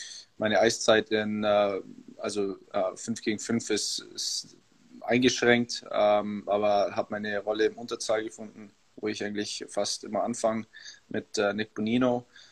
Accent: Augsburg, Bavaria, Germany; so lange Zeit natürlich erstmal in Augsburg gewesen, bis ich 14 war, meine Heimatstadt, und dann damals nach Kaufbeuren gegangen

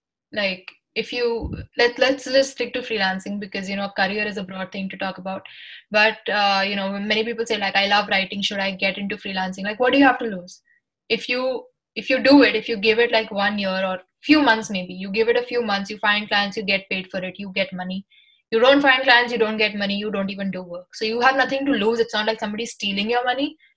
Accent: Mumbai, Maharashtra, India; I'm from Mumbai.

